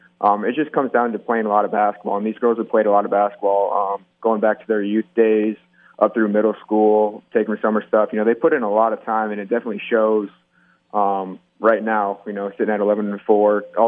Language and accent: English; La Porte City, Iowa, United States; I grew up in La Porte City, so I went to Union growing up.